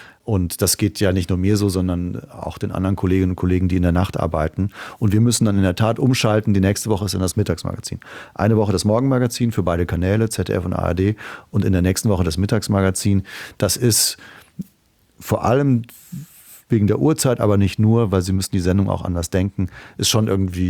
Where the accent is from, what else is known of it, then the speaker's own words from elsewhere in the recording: Trier, Rhineland-Palatinate, Germany; Schon Trier und die Mosel. Das ist da, wo ich aufgewachsen bin, wo alles begann. Meine Mutter wohnt noch dort